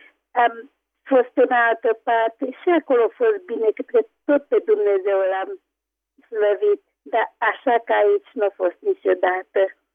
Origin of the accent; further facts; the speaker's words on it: Negrești-Oaș, Maramureș County, Romania; din Negreștoaș.